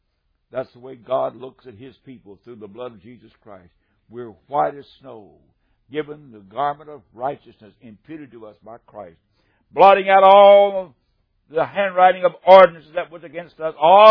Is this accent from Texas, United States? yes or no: no; West Virginia, United States; also born or lived in upstate New York; now in Mississippi, United States; But I grew up in West Virginia and went to college in upstate New York.